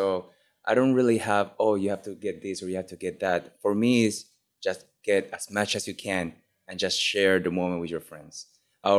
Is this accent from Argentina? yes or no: yes; Argentina; English is a second language; moved away as an adult; now in United States; I was born and raised in Argentina, and then I graduated high school, and then I moved to America